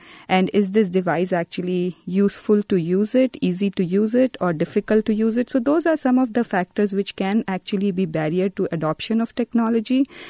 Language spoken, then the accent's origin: English; Chhattisgarh, India; English is a second language; And Chhattisgarh, which is actually my hometown state, was been known as a turnaround state.